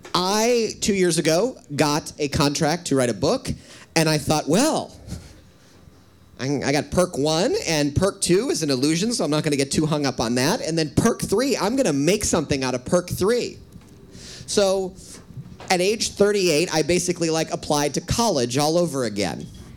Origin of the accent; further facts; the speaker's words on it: Midwest, United States; also born or lived in California; I'm from the Midwest, but I lived in California for 13 years.